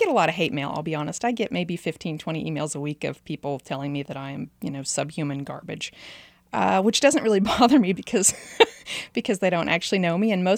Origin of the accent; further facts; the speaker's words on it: Hugoton, Kansas, United States; I grew up in Hugoton, but I spent summers in South Dakota, which was where his ranch was.